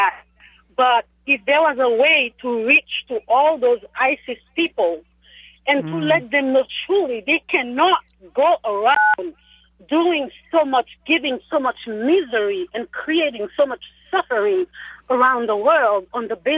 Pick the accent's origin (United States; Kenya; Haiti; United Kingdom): Haiti; Yes, correct. I am from Haiti.